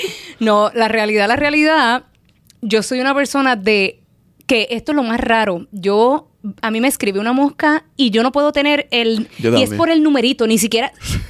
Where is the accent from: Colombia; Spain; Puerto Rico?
Puerto Rico; Ponce; Yo soy del sur, yo soy de Ponce.